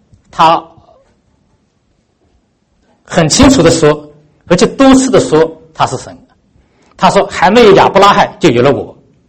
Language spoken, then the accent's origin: Chinese; China; 我们中国人有句话叫江山易改，本性难移